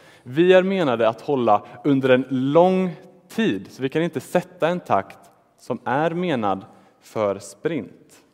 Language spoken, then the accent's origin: Swedish; Småland, Sweden; Och då kommer jag ändå från Smålands skogar.